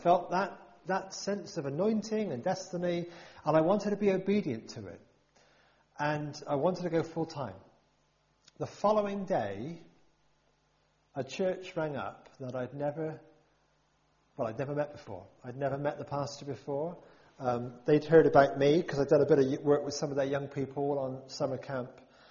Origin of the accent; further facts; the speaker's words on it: Bristol, South West England, United Kingdom; born there; also born or lived in Porter's Head; I'm effectively from Porter's Head, aren't I, really? I was born in Bristol, so I'm a Bristolian. But 4 years in Porter's Head, then the following 7 years in Bristol, namely Hannum, and as I say, for 26 years at Speedwell.